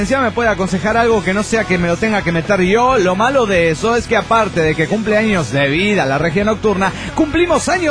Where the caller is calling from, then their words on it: Montreal, Quebec, Canada; de Montreal, Canadá.